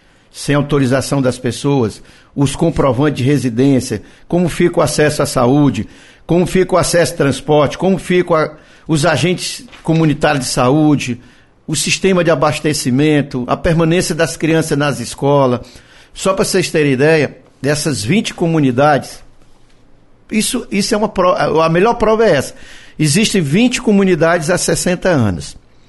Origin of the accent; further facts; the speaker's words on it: Ceará, Brazil; Todos nós somos cearenses.